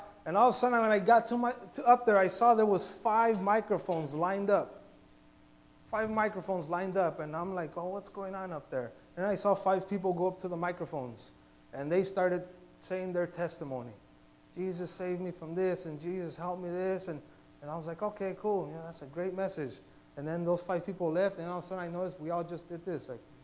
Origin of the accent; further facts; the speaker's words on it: Los Angeles, California, United States; I was born and raised in East LA.